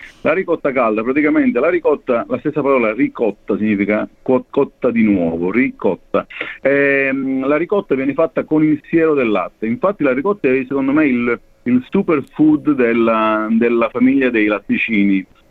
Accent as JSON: {"language": "Italian", "region": "Sicily", "country": "Italy", "said": "La ricotta per me, che sono siciliano, è una delle cose che mi ricordano più la Sicilia nel mondo dei formaggi"}